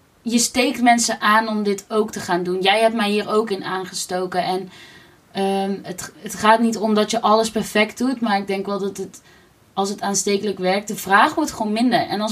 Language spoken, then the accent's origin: Dutch; North Brabant, Netherlands; wij zijn Brabanders.